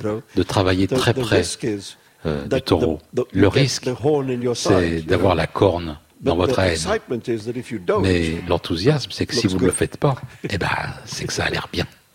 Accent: Mumbai, Maharashtra, India; born or raised there

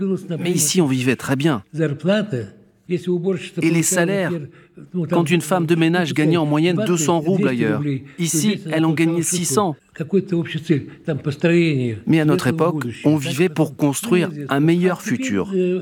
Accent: Russia; now in Estonia; Moi, je suis russe, je suis venu de Russie, je suis venu en Estonie, un pays qui a ses propres lois, et je dois m'y conformer.

